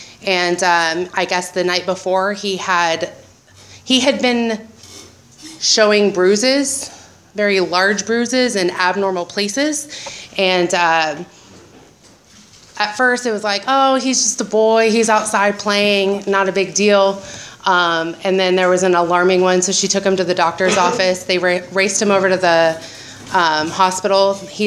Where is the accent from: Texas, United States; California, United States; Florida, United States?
California, United States; Santa Maria; also born or lived in Santa Barbara; I was born in Santa Barbara, but I've been born and raised in Santa Maria since I was in kindergarten. I'm the oldest of six children.